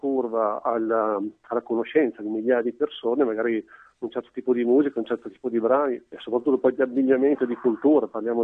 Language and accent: Italian; Piacenza, Emilia-Romagna, Italy; sono di Piacenza da mille